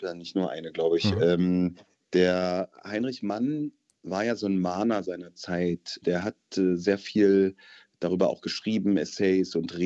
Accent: Thuringia, Germany; Also ich komme ja aus Thüringen zum Beispiel. Da ist auch meine ganze Familie und kenne ich einfach noch viele Menschen.

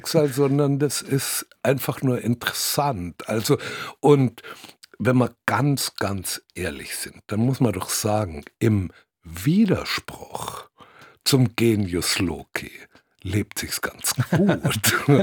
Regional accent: Bavaria, Germany; now in Potsdam, Germany; Also gerade als Bayer, der von sehr weit weg kommt, habe ich durchaus Interesse an der DDR-Vergangenheit von Potsdam.

